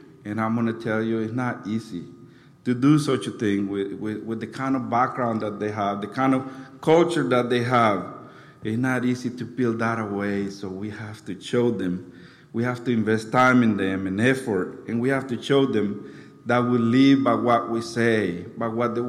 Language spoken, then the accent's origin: English; Missouri, United States; also born or lived in Honduras; now in Omaha, United States; We are from Missouri originally. I was born in Honduras, but we are from Missouri